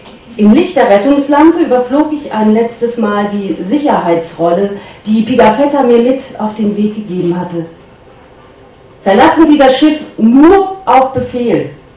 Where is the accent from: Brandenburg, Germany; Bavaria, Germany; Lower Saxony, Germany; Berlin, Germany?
Lower Saxony, Germany; born there; Ich bin in Niedersachsen geboren, das Sie vielleicht nicht kennen, aber Sie ahnen, dass es dort nicht bergig ist, sondern bestenfalls hügelig.